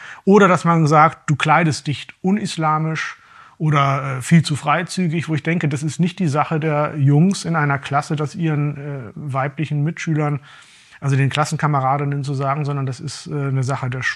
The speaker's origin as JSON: {"language": "German", "country": "Germany", "lives_now": "Austria", "said": "das merke ich eben in Ländern wie Deutschland, wo ich herkomme, wie Österreich, wo ich lebe"}